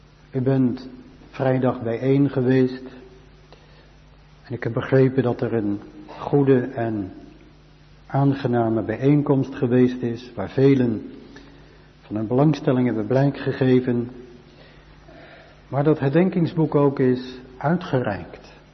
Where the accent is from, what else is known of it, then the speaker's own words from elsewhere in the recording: Rotterdam, South Holland, Netherlands; En zoals u weet kom ik ook zelf uit Rotterdam, Zuid.